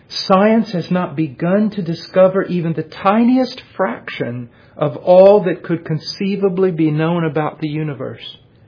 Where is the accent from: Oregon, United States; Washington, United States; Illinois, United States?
Illinois, United States; born there; I was born in Illinois on a farm.